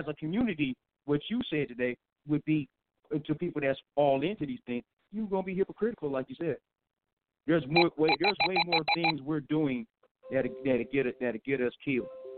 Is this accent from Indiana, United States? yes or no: yes; South Bend, Indiana, United States; I'm from South Bend, Indiana, and which is right outside of Chicago.